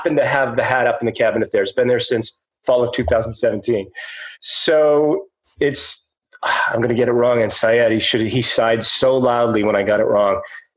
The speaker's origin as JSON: {"language": "English", "region": "Northeast", "country": "United States", "said": "I'm from the Northeast originally, and we don't follow our college teams at all."}